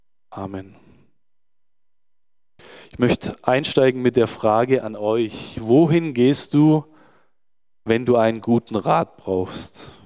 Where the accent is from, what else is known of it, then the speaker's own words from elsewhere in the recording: Nürtingen, Baden-Württemberg, Germany; ich komme aus Nürtingen, wie Selina.